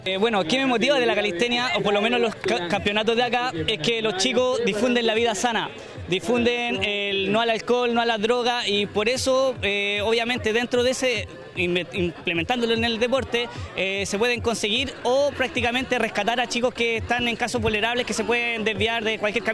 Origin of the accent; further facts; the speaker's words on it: Melipilla, Santiago Metropolitan Region, Chile; vengo de Melipilla, soy profesor de educación física